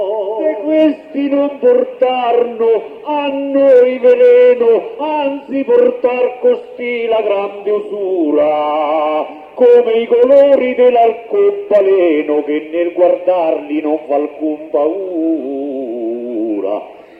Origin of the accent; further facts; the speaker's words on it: Arezzo, Tuscany, Italy; Porto i saluti della mia Toscana, e poi precisamente son di Arezzo.